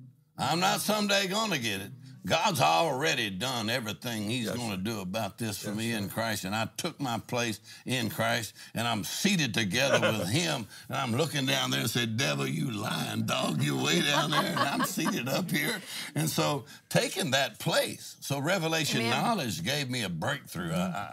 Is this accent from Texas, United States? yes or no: yes; Texas, United States; I said, I'm from Texas. I ate jalapeno peppers.